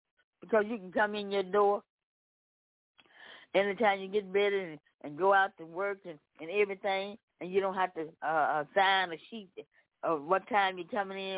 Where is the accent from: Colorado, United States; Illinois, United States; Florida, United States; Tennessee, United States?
Tennessee, United States; Memphis; And I think about all these shooting up in Memphis, Tennessee. I'm coming from Memphis, Tennessee.